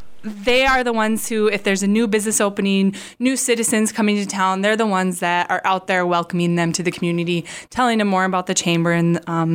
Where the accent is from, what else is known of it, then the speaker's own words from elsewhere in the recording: Hanaford, North Dakota, United States; Well, I'm originally from Hanaford, North Dakota, A surrounding community of Jamestown, so I'm familiar with the area